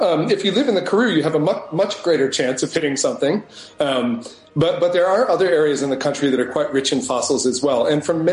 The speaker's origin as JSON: {"language": "English", "country": "United States", "also_born_or_lived": "New York", "lives_now": "Johannesburg, South Africa", "said": "It's French-Canadian, actually, but I'm fully American and now partly South Africanized."}